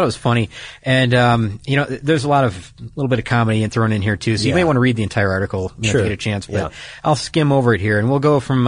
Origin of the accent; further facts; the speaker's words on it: Detroit, Michigan, United States; the reason that one stands out to me is because I'm from Detroit, and it was around when this all came about.